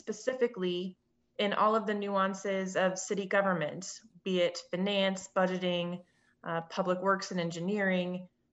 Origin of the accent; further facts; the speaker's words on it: Kansas City, Missouri, United States; I am from Kansas City originally